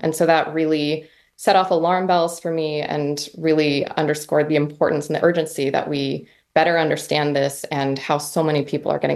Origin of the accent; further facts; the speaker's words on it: Canada; moved away as an adult; now in United States; I grew up in Canada. Went to school for journalism at Carleton in Ottawa